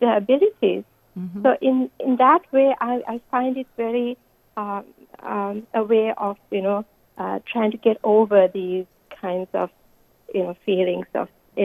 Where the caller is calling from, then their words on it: Massachusetts, United States; I'm from Massachusetts.